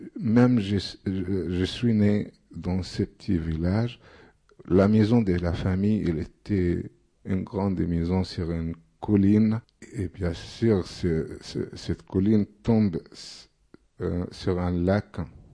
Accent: Dakahlia, Egypt; born there; French is a second language; Moi, je suis d'origine des Delta. Et c'est très bizarre que je suis né à Delta, dans un petit village pas loin de Mansoura.

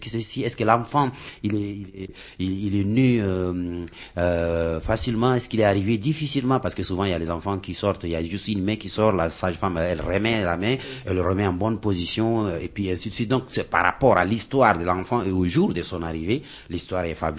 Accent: Chad; Je suis d'Afrique, je suis originaire d'Afrique, de nationalité tchadienne et voilà.

